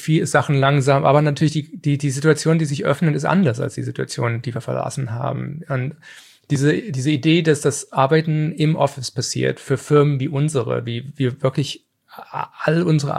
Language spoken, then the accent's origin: German; Germany; in den 80ern, wo ich als Kind in Deutschland englische He-Man-Folgen und was weiß ich, Mask und Transformers geguckt habe